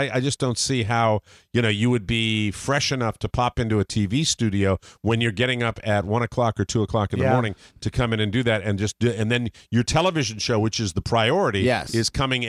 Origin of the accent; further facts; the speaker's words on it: New England, United States; Just how very important that act was growing up in New England.